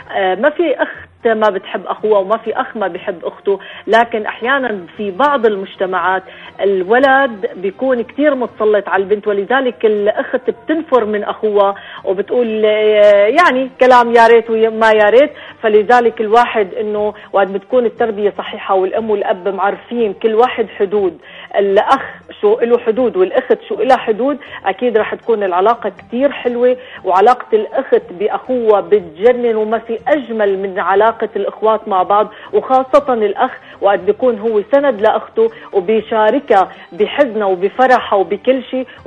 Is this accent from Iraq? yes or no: no; Damascus, Damascus Governorate, Syria